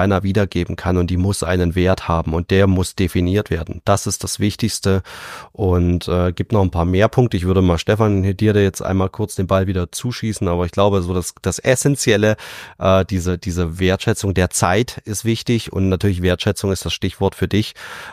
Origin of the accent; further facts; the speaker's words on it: East Germany, Germany; ich bin im Osten geboren, aufgewachsen. Ich lebe auch im Osten und arbeite im Osten.